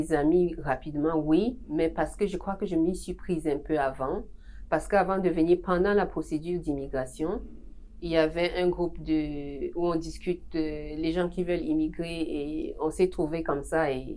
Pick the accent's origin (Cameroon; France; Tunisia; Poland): Cameroon; also born or lived in Congo; je suis camerounaise, je viens du Congo.